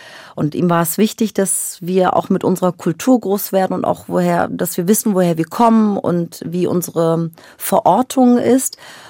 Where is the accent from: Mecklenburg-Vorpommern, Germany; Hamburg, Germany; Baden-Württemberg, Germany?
Baden-Württemberg, Germany; also born or lived in Nordenham, Lower Saxony; da war ich, genau, ich war 7, wie wir dann nach Baden-Württemberg gezogen sind.